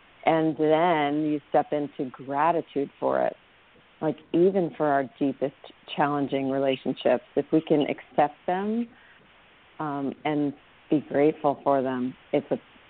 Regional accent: United States; I think since I'm American, I'm talking about the Americans

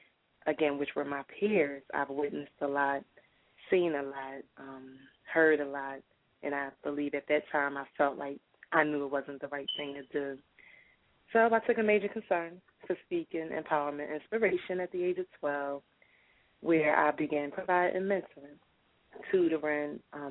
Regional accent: Savannah, Georgia, United States; also born or lived in Cheyenne / Philadelphia; I was born in the Midwest in the region of Cheyenne, Wyoming. I believe as a toddler when I moved to Savannah, Georgia, where my parents and siblings were born

